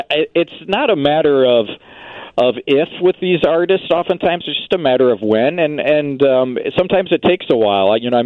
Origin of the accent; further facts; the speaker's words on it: Peoria, Illinois, United States; I grew up in Peoria, Illinois, and presented music down there as well.